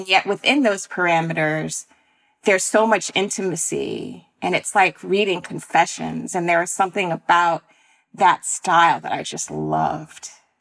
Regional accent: Florida, United States; And I'm from North Florida, and so the book resonated for me in that way.

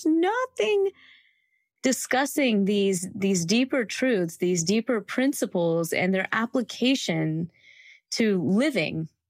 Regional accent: the South, United States; I grew up in the South and I've always loved to sing.

